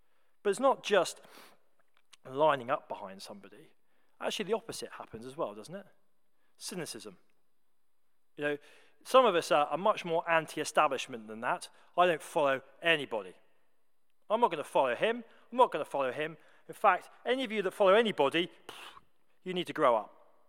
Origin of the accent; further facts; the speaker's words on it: United Kingdom; We love to line up behind somebody. We love it. We love it. It makes us feel safe. As British people, we feel secure.